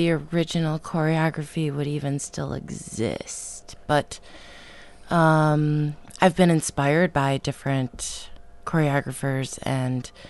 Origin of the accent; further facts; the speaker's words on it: Ann Arbor, Michigan, United States; Well, I'm from Michigan. I grew up in the Ann Arbor area.